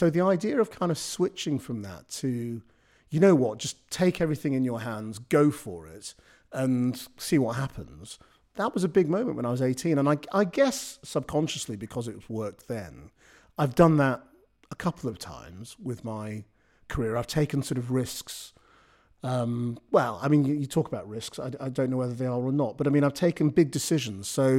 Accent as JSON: {"language": "English", "region": "North West England", "country": "United Kingdom", "tie": "born or raised there", "said": "I grew up in Lancashire."}